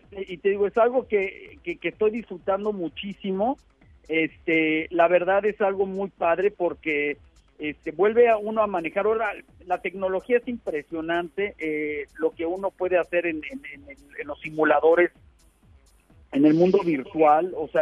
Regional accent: Mexico; un Bochito en México, y poder manejar, tener mi independencia

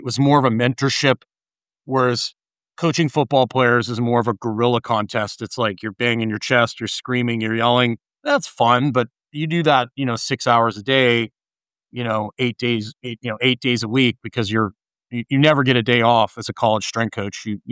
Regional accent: Canada; moved away as an adult; also born or lived in United States; I'm originally from Canada. I played every sport growing up, and I went to college in the U.S. to play college football.

